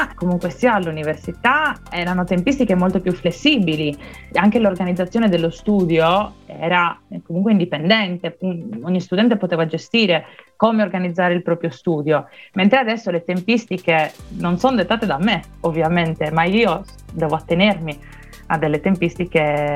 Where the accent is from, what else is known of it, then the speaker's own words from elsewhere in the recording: Laconi, Sardinia, Italy; Da Lacconi, provincia di Oristano.